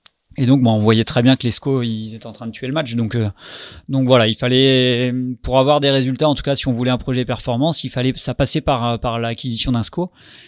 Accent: Normandy, France; Moi au contraire, en tant que Normand, moi j'ai du temps, donc j'habitais à Lorient, c'est facile.

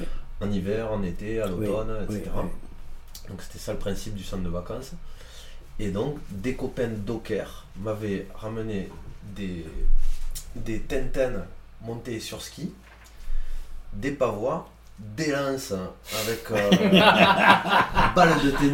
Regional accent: Balaruc, Occitanie, France; moved away as an adult; also born or lived in Chartreuse Mountains; J'ai passé donc mon enfance à Balaruc. Je suis parti à 20 ans dans le massif de la Chartreuse.

